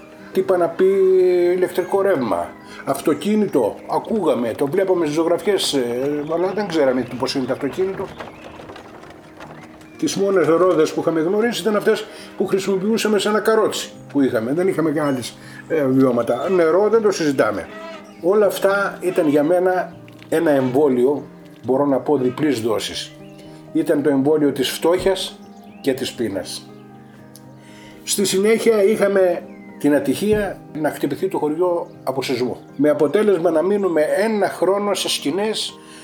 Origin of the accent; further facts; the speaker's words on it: Asprochori, Epirus, Greece; το χωριό μου ονομάζεται Ασπροχώριο Δοδόνης Ιωαννίνων. Γεννήθηκα και μεγάλωσα στη γωνία στο Τζάκι μετά τον πόλεμο, σε ένα χωριό καμένο από τους Γερμανούς, ολοσχερός.